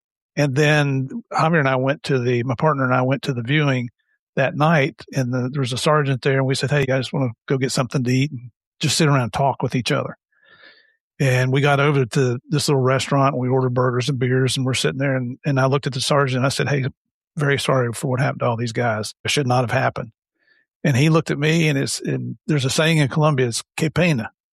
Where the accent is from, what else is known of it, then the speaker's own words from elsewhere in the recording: Southern United States, United States; I'm sorry, I'm from the South. When I say guys, it's all inclusive.